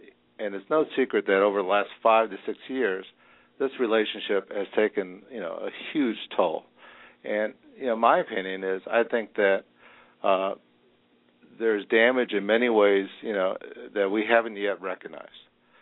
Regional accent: Cleveland Heights, Ohio, United States; I grew up in Cleveland Heights, not far from Shaker Heights.

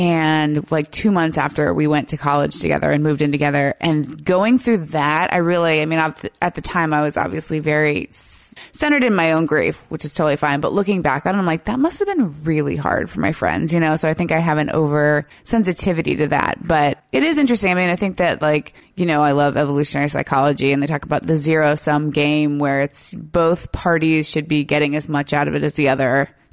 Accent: United States; And it's really hard to read as an American.

